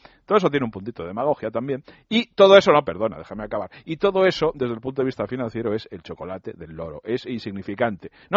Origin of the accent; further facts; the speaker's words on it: Catalonia, Spain; mira, yo soy ciudadano catalán.